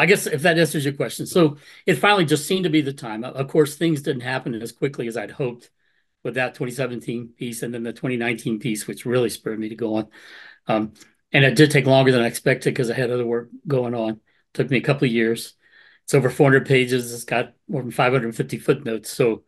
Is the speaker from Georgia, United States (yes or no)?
yes; Savannah, Georgia, United States; I was raised in Savannah, Georgia. Tybee Island has the beach.